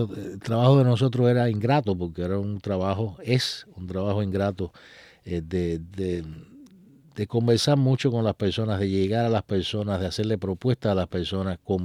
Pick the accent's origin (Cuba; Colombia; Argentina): Cuba; nosotros somos cubanos y tenemos todos los derechos hasta ahora